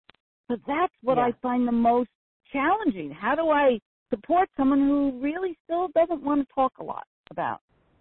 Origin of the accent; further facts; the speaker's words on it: Northeast, United States; I'm from the Northeast